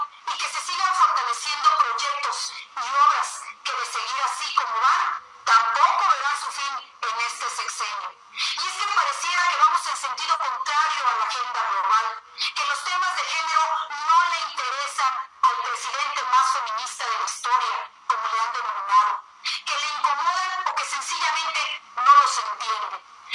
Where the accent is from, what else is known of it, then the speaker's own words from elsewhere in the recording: Mexico; Somos las mujeres mexicanas